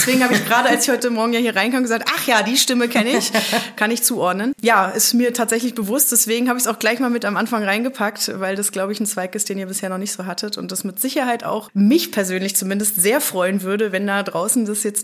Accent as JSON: {"language": "German", "town": "Mainz", "region": "Rhineland-Palatinate", "country": "Germany", "said": "Ich komme aber aus Rheinland-Pfalz, aus Mainz."}